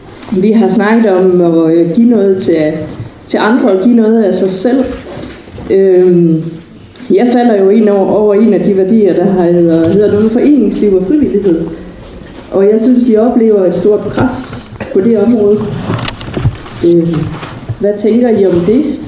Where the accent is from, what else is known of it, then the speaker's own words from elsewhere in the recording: Zealand, Denmark; jeg kommer helt ned fra Syddanmark, fra Falster, vi kan nok høre